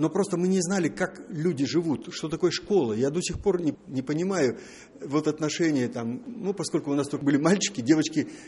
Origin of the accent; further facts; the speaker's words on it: Minsk, Belarus; also born or lived in Bobruisk; Я родился в Бобруйске. Очень в раннем детстве моя мать, отца я как бы не знаю, так сложилось, она переехала в Минск.